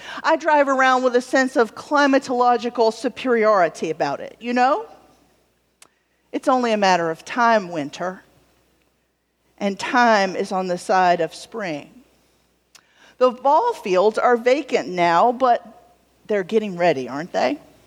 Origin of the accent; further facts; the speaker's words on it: the South, United States; One reason for that is I'm from the South, and cold weather is not God's plan for me.